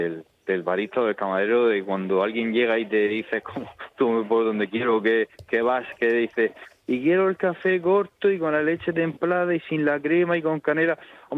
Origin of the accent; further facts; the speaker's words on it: Murcia, Region of Murcia, Spain; aquí en Murcia, como buenos murcianos, los cafés con leche condensada gustan bastante.